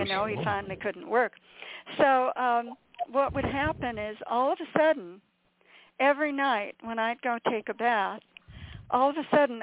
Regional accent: California, United States; also born or lived in Pueblo / Colorado Springs / Denver; my roots, I'm a Colorado girl. I was born in Pueblo, lived in Colorado Springs and Denver too, but Colorado, and I love Colorado dearly. But my father married my mother and brought me as a little baby to California.

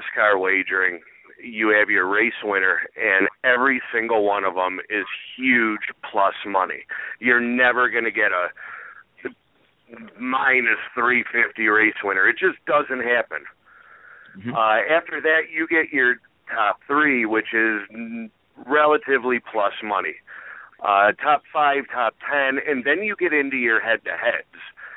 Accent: Cleveland, Ohio, United States; born there; I was born in Cleveland, Ohio. It's a struggle up here being a sports fan.

